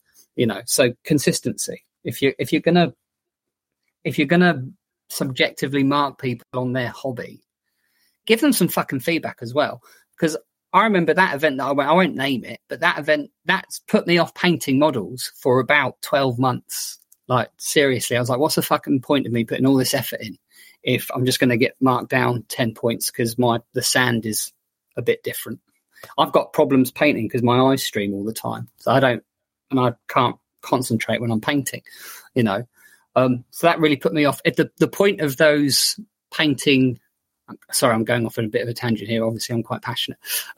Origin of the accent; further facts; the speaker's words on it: United Kingdom; because we're also British and polite